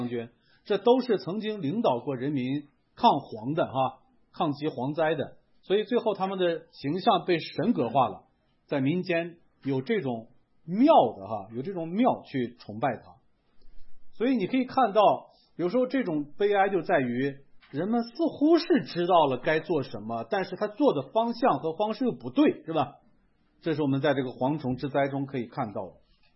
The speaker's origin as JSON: {"language": "Chinese", "region": "Shanxi", "country": "China", "said": "我就是那儿的人，我山西人，可是我小时候并不知道有这个神。"}